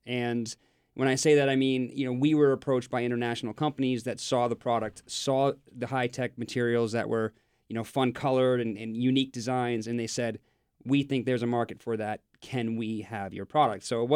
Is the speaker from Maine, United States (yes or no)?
yes; Maine, United States; So at our heart, we're three kids from Maine and our group from Maine that is building a business around the idea of sustainability and just doing things right.